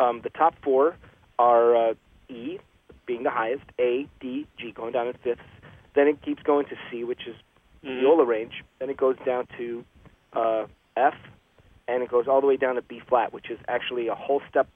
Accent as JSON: {"language": "English", "region": "Ohio", "country": "United States", "tie": "born or raised there", "also_born_or_lived": "Russia", "said": "I grew up in Ohio. I feel like a Midwestern guy, you know, I do a Russian guy."}